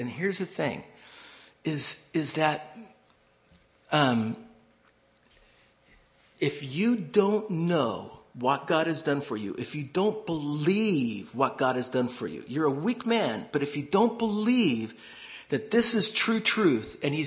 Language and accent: English; United States; What are they going to do to me? I'm an American. I just knew it. I'm an American.